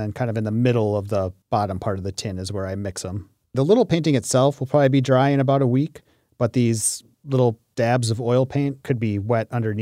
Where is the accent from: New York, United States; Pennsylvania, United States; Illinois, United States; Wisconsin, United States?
Wisconsin, United States; Green Bay; But I grew up in Green Bay. It was kind of like where we always hung out.